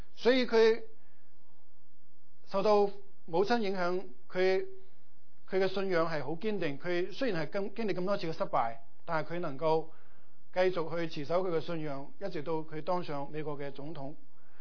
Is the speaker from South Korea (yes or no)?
no; Guangdong, China; 就由他即是没眼看了，我们广东人说